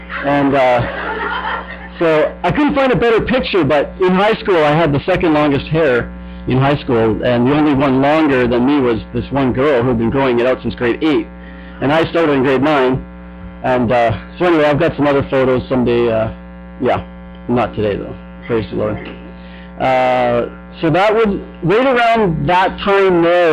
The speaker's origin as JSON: {"language": "English", "town": "Sylvan Lake", "region": "Alberta", "country": "Canada", "tie": "born or raised there", "said": "So anyway, I grew up in Sylvan Lake, and we grew up in a double-income family"}